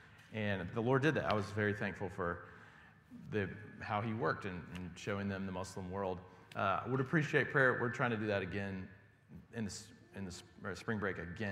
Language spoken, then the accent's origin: English; Alabama, United States; I'm from Alabama, my wife's from Georgia, so we just had 3 weeks where we were road tripping. So we drove back from Alabama yesterday, and it's good to be back.